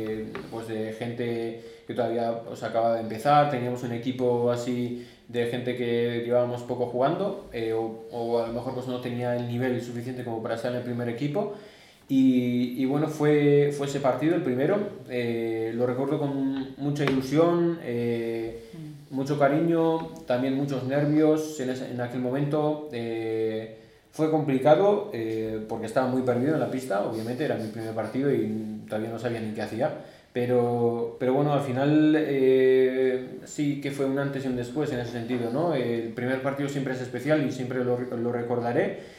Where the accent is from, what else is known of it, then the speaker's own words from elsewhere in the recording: Escoriaza, Basque Country, Spain; Yo no soy de Vitoria, yo soy de Escoriaza, de un pueblo de Guipúzcoa, que está una media hora de aquí.